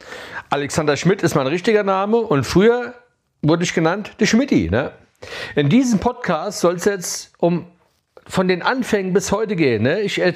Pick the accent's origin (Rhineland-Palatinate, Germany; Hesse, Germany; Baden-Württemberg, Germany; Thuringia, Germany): Hesse, Germany; Pohlgöns; Ich bin aufgewachsen in Polgöns, auf dem Windhof, ja. Im Sudetenring, ja. Da bin ich aufgewachsen